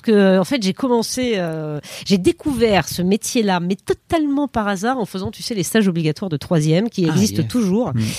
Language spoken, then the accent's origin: French; Périgueux, Nouvelle-Aquitaine, France; j'ai grandi en province, à Périgueux, en Dordogne, j'ai un frère